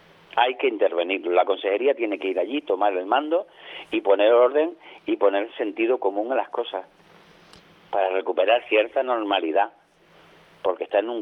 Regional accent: Canary Islands, Spain; todos los habitantes que somos del norte de Tenerife, desde la Laguna Buenavista, más la gente de La Palma

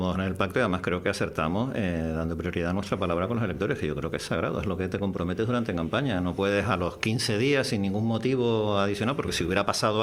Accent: Canary Islands, Spain; Los canarios somos españoles y tenemos derecho a esos fondos igual que el resto de ciudadanos.

